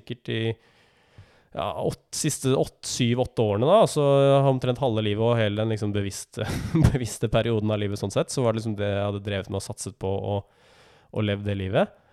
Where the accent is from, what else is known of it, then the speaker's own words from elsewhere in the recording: Oslo, Norway; jeg følte jo veldig på det ansvaret da jeg bodde hjemme i Oslo, for at jeg var liksom mann i huset fra jeg var 12 år.